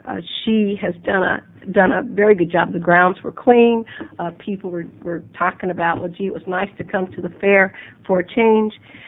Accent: Portland, Oregon, United States; I grew up in Oregon, and I grew up in Portland. And we came to the state fair.

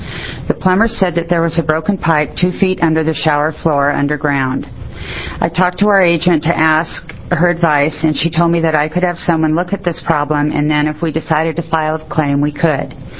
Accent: Eugene, Oregon, United States; I'm from Eugene.

